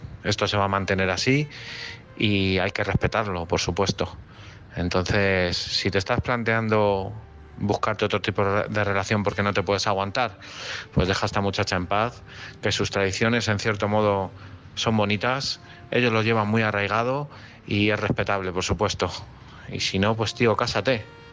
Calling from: Madrid, Community of Madrid, Spain; de Madrid.

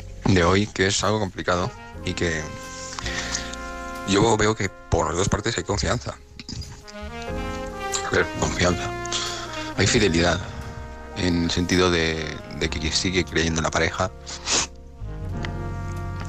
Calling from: Alicante, Valencian Community, Spain; de Alicante.

